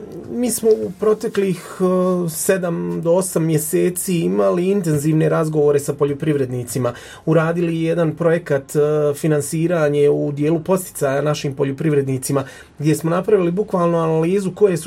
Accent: Brčko District, Bosnia & Herzegovina; u Hrvatskoj, u Srbiji i kod nas u Bosni i Hercegovini.

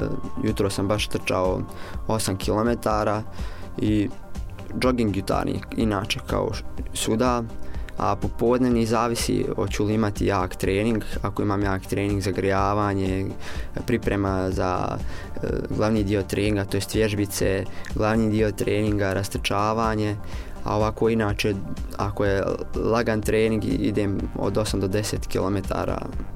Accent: Bosnia & Herzegovina; inače kod nas u Bosni i Hercegovini se dosta pojavilo tih uličnih trka

